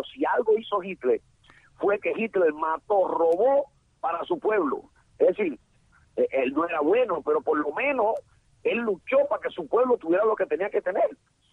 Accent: Cuba; yo como ciudadano cubano

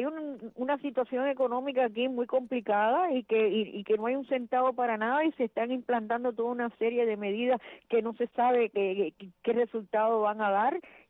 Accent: Cuba

